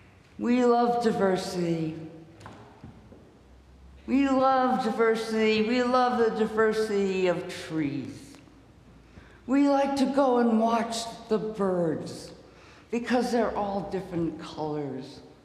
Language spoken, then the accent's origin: English; Chicago, Illinois, United States; I come from Chicago. We have the kind of trees, but there are all kinds of different trees.